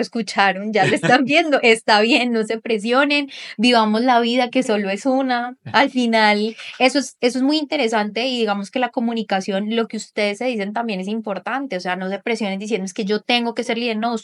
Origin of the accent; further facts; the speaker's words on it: Popayán, Cauca, Colombia; Pues yo soy de Popayán, entonces pues tengo otras palabras, pero no importa.